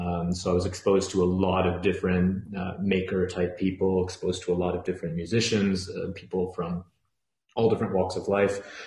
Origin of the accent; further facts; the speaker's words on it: Tokyo, Japan; moved away as an adult; also born or lived in Minnesota, United States / Montreal, Canada; now in Europe; I was born in Minnesota, grew up in Tokyo, and then did university the East Coast of the US and circus school in Montreal